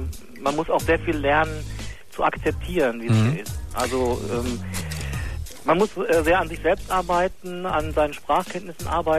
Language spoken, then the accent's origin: German; Germany; now in Tokyo, Japan; Ja, ich bin Deutscher und Sozialwissenschaftler und Forscher.